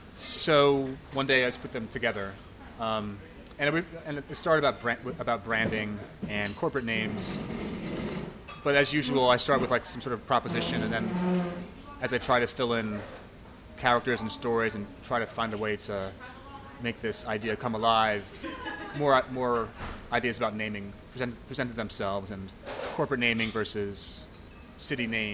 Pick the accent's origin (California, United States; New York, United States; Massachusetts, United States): New York, United States; New York City; I grew up in Manhattan, and something inside me said, well, I should try somewhere else to see if I can do it. I don't want to sort of wake up at 50 having only lived in New York.